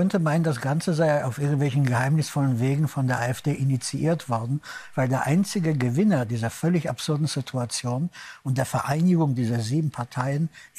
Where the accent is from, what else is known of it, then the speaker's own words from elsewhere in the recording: Cologne, North Rhine-Westphalia, Germany; Gott sei Dank bin ich nicht in Köln. Ich bin in Köln groß geworden. Ich habe da 22 Jahre gelebt und bin heute noch traumatisiert.